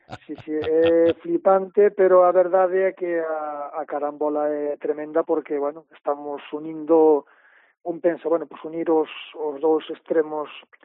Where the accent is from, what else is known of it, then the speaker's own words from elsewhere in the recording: Baio, Galicia, Spain; eu son de Baio, que está na Costa da Marte